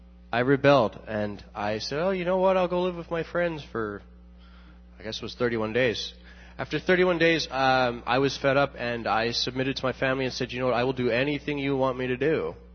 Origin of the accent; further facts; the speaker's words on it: Bermuda; I'm 27 years old, and I'm from Bermuda.